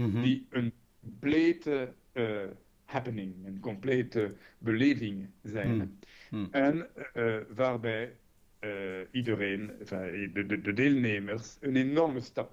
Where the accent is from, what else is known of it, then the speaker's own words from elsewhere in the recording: France; Dutch is a second language; dat is voor mij als Fransman.